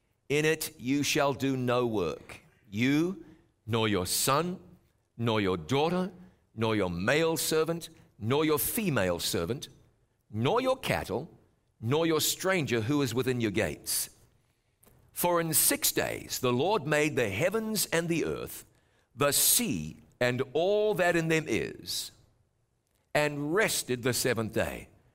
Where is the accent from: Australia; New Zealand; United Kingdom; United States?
New Zealand; when I was just a kid and growing up in New Zealand, the speed limit was 30 miles an hour